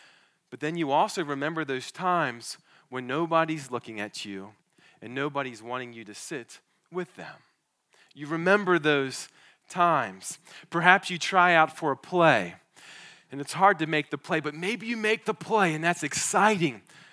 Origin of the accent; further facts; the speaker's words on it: Maryland, United States; I grew up in Maryland, and I went to Westminster High School. Westminster is about 20 miles south of Gettysburg, Pennsylvania